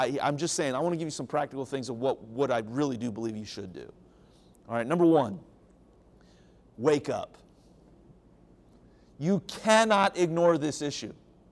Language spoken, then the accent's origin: English; Cincinnati, Ohio, United States; I'm a Cincinnati Reds fan. I grew up in Cincinnati